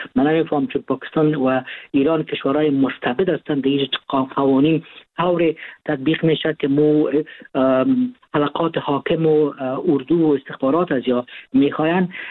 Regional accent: Afghanistan; ما افغان هستیم

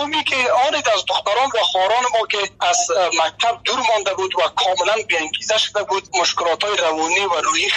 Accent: Afghanistan; ما افغان هستیم

